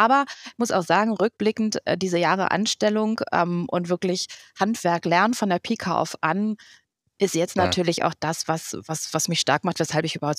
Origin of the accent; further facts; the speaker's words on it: Hamburg, Germany; Ich bin ursprünglich Hamburgerin und in Hamburg ist das ziemlich naheliegend, irgendetwas im Hafenbereich oder im Schifffahrtsbereich zu machen.